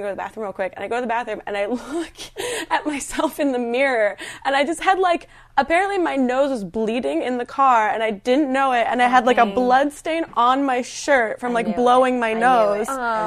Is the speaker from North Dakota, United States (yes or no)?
no; New Jersey, United States; I'm from New Jersey originally